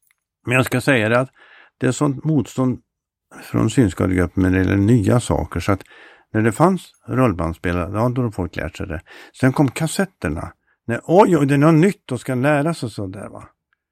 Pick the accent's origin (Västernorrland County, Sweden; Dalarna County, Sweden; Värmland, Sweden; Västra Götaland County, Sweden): Värmland, Sweden; Säffle; För jag kommer ju från Värmland. Jag är invandrare från Säffle brukar jag säga.